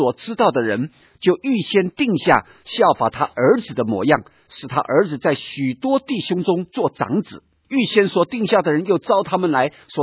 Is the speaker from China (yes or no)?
yes; China; 我们中国人有一句话说，龙生龙，凤生凤，老鼠生的儿子会打洞。